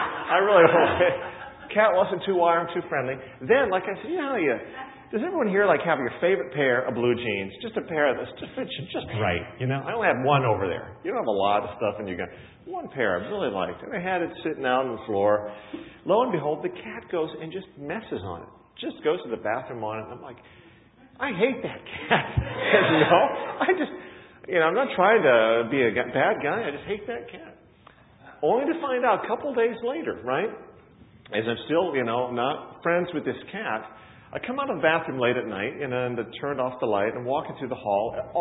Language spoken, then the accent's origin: English; Midwest, United States; I grew up in the Midwest, all right? Father was a farmer.